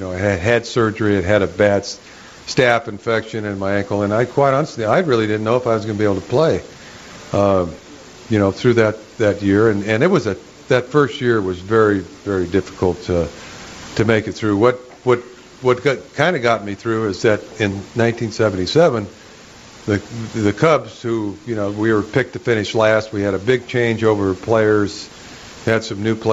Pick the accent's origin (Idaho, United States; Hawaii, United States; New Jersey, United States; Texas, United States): Idaho, United States; Boise; I'll give it a shot in Boise